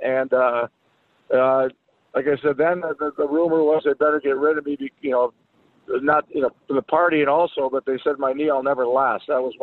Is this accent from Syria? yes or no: no; Chicago, Illinois, United States; Never got to watch any games growing up in Chicago.